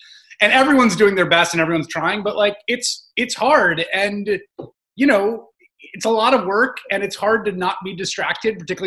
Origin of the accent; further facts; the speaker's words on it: New York City, New York, United States; they're sheltering in place in the home I grew up in the Bronx.